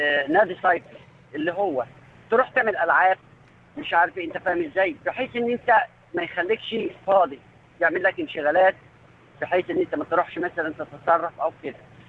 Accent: Egypt

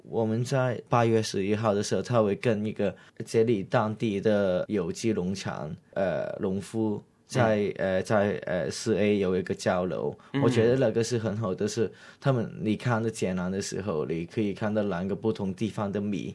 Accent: Dongguan, Guangdong, China; born there; 因为我之前我在东莞出生，那我跟广州的关系都比较近一点的。

